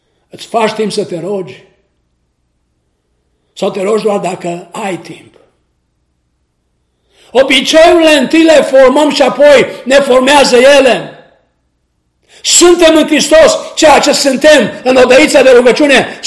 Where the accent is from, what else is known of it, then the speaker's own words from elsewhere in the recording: Romania; born there; moved away; also born or lived in United States; M-am născut în România, am trăit în Statele Unite